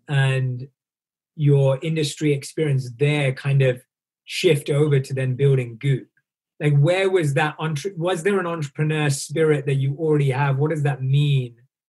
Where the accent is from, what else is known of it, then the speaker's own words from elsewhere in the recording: London, United Kingdom; I was born and raised in London.